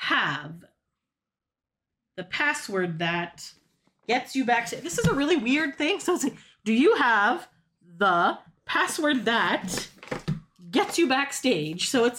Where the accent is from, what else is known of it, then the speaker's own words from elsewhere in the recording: Canada; It is the bilingual version because we're from Canada.